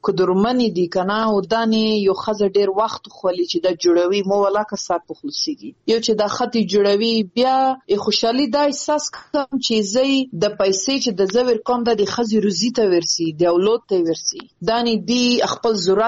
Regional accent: Afghanistan; په افتخار یم چې زه د افغانستان یم، زه د وطن یم.

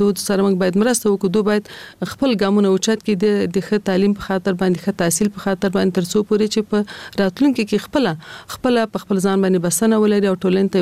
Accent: Kabul, Afghanistan; د مشران جرګې انتصابي سناتوره یم. په کال 1940 کال کې زه په کابل ښار کې زیږیدلې یم. زیګون می په کابل کې شوه ده او ژوند می هم د کابل ښار په 15 مناحیه کې یعنی د خوشحال مینه منطقه کې ما ژوند کړی ده.

